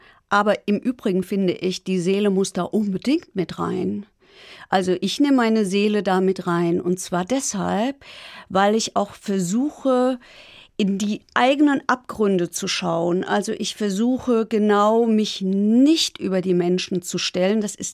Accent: Hesse, Germany; accent: Frankfurt dialect; Ich kann es nicht so richtig gut, weil meine Eltern nicht aus Frankfurt sind, aber ich erwische mich, wenn kein Mikrofon an ist, dabei, dass ich spreche Frankfurterisch.

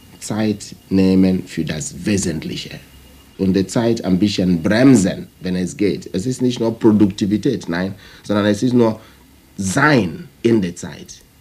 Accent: Nigeria; first language Igbo; German is a second language; Für mich als Afrikaner existiert das Wort nicht in meiner Muttersprache. Ich stamme aus Nigeria, unsere Sprache ist Igbo.

